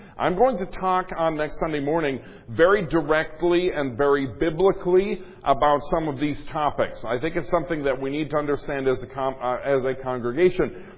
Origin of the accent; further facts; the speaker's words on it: Minnesota, United States; Something astounding happened in the state of Minnesota, my home state.